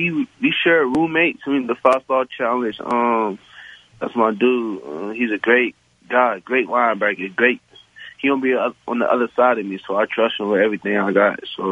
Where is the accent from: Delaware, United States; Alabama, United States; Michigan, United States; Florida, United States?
Florida, United States; I mean, I'm from Florida, Florida.